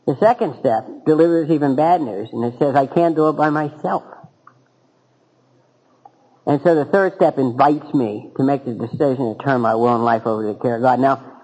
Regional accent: Ireland; Now, I'm the second child, the eldest son in a family of 11 children. Okay? I'm Irish.

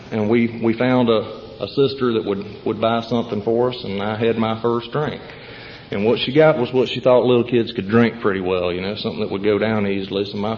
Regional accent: Spartanburg, South Carolina, United States; also born or lived in Pascagoula, Mississippi; I was born in Pascagoula, Mississippi, and stayed there for a very brief time, moved on to South Carolina by the time I was 3 years old. So, you know, for practically my whole life, I've been in Spartanburg

